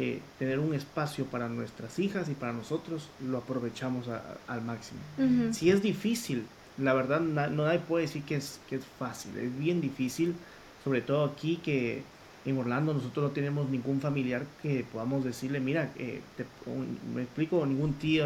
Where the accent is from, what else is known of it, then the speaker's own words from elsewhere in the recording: Mexico; yo soy mexicano, ella es puertorriqueña, dos culturas completamente diferentes